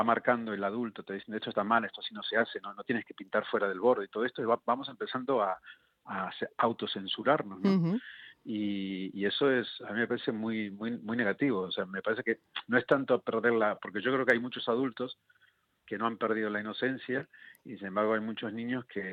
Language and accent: Spanish; Argentina; yo estudiaba en Buenos Aires, yo soy argentino, estudiaba composición coreográfica